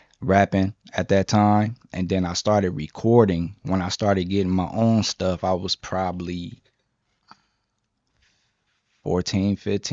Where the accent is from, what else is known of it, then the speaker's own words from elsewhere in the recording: Anderson, Indiana, United States; I'm from Anderson. So he signed I wanna say one person from Indianapolis.